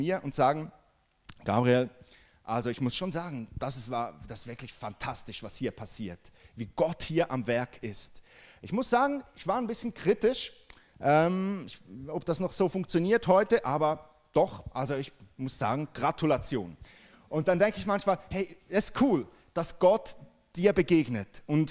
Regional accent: Switzerland; bei uns in der Schweiz, wenn etwas Neues kommt, meistens geben wir dem mal so 20% unserer Gunst.

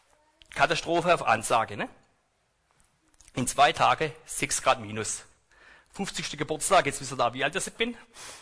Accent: Baden-Württemberg, Germany; accent: Swabian; also ich rede trotzdem Schwäbisch ein bisschen

